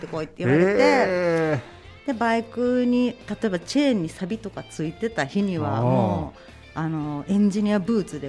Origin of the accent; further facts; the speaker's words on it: Saitama, Japan; also born or lived in Yokohama; now in Kansai, Japan; 本当は、はい、埼玉出身なんですけど、